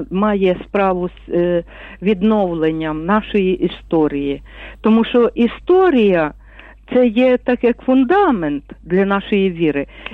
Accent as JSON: {"language": "Ukrainian", "town": "Lviv", "region": "Lviv Oblast", "country": "Ukraine", "said": "бо я зі Львова"}